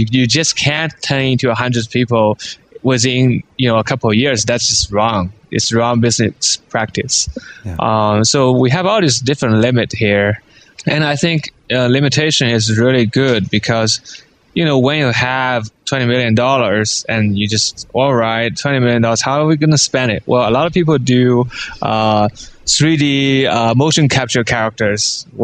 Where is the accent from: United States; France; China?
China; You know, and I'm not from Japan. I'm from China.